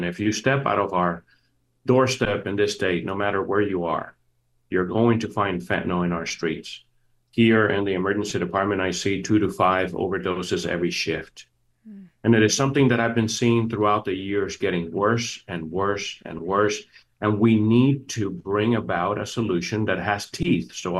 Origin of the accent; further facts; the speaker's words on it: Cuba; English is a second language; now in United States; I mean, I came to this country from Cuba, and I never got here thinking, oh, we have to divide between Democrats and Republicans